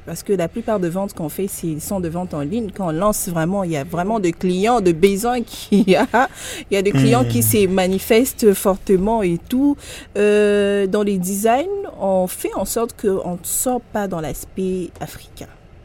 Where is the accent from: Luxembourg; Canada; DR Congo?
DR Congo; on est congolais, on sait comment est-ce que ça fonctionne ici